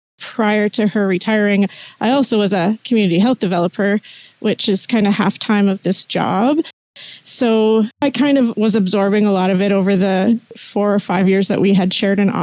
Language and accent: English; Thompson, Manitoba, Canada; also born or lived in Snow Lake / Flin Flon / Winnipeg; And although I have been a northern girl most of my life, I mean, I grew up in Thompson and lived in Snow Lake and Flin Flon. I briefly lived in Winnipeg while I went to university.